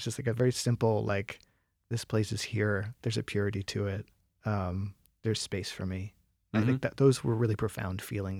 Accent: Buffalo, New York, United States; So I grew up in Buffalo, not too far from here.

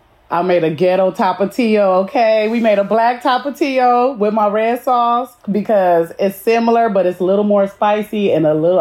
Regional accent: Los Angeles, California, United States; And I'm started from South Central LA. I was born and raised, so I'm a Cali native.

